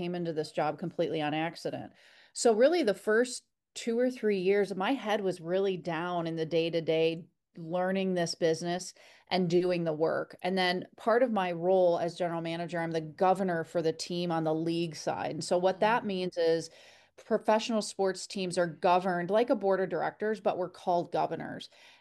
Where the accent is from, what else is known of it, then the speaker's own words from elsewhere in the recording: Kalamazoo, Michigan, United States; we've been in the community, which is my hometown in Kalamazoo, for 51 years.